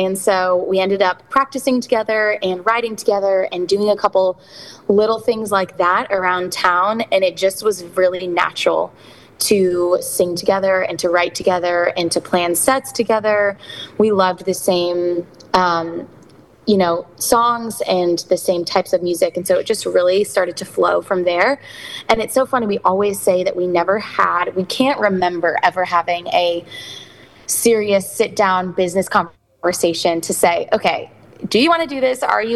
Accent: Connecticut, United States; moved away as an adult; I am originally from Connecticut, and Jenna is originally from Houston, Texas. And we met in 2014 at Belmont University. We both moved to Nashville to study music and pursue worship leading

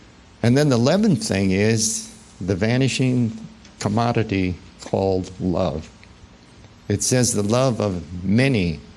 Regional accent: Nebraska, United States; maybe I grew up in Nebraska and was pretty naive, but I didn't know there was that kind of hatred in the world.

